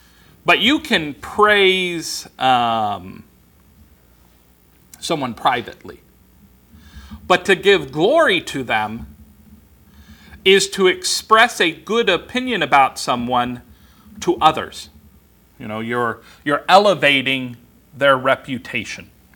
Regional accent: Los Angeles, California, United States; One, where I grew up in Los Angeles, there was a lot of gang activity.

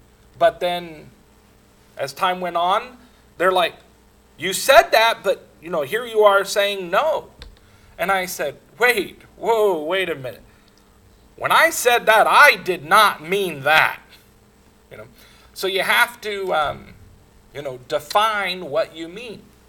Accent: Portland, Oregon, United States; born there; also born or lived in Los Angeles / Washington; I was born out west. I was born in Portland, Oregon. I've lived all the way from Los Angeles all the way to the Canadian border. And until I was 22, I had spent all my life up and down the West Coast.

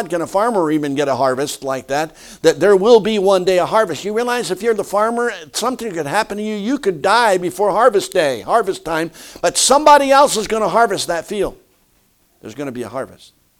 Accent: Philadelphia, Pennsylvania, United States; I was raised in Philadelphia. I know how to get to Baltimore.

